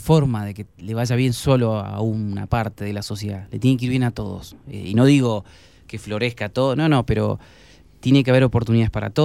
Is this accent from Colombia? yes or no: no; Argentina; porque en el fondo somos todos argentinos